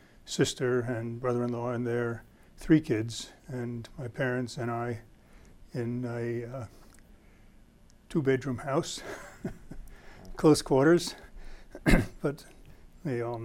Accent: Long Beach, New York, United States; also born or lived in Brooklyn; I was born in Brooklyn, borough of New York City, April 21st, 1942. And we moved from there. I was the only child. And we moved from there when I was about five to Long Beach, New York, part of the south shore of Long Island.

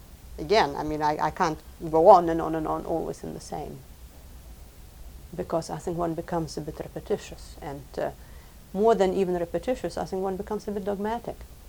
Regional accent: Lithuania; first language Lithuanian; English is a second language; Otherwise, I feel that I myself do best translating into Lithuanian, because that's my mother tongue after all.

